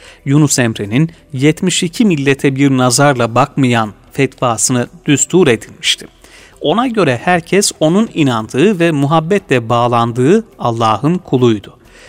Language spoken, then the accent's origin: Turkish; Istanbul, Turkey; born there; 1942'de İstanbul'da Beyazıt'ta dünyaya gelmişim. Aile muhitim genel anlamıyla İslam kültürünü ve tatbikatını taşımakta, sanata ve dünyaya açık bir boyutu da haiz bulunmaktaydı.